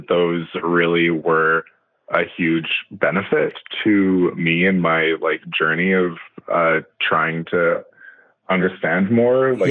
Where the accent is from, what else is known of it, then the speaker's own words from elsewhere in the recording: Canada; And, other than that, I'm Canadian.